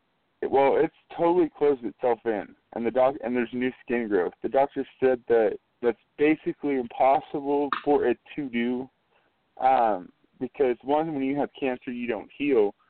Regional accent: Texas, United States; And I'm from Texas.

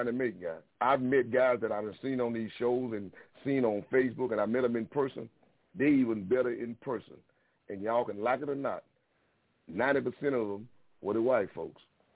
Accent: the South, United States; Oh, I forgot to tell y'all, I'm from the South, so I don't say white people. I said folks.

